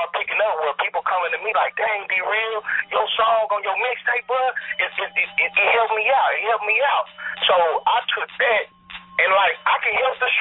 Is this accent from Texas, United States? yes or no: yes; Abilene, Texas, United States; Well, shit, I'm originally from West Texas, man, Abilene. You know what I'm saying? I moved out here probably when I was, I'm 27, by the way.